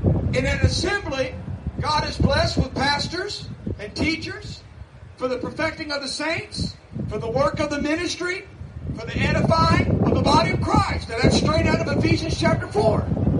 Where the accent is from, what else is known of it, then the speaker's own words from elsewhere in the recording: Kentucky, United States; I was just a lost boy growing up in this Commonwealth of Kentucky. I'm just as American as anybody else.